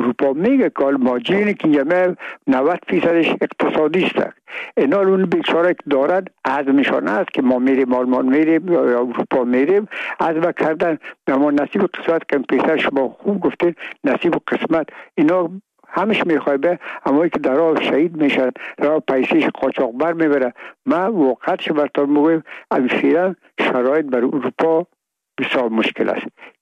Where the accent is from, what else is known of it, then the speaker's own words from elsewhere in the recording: Afghanistan; ما افغان هستیم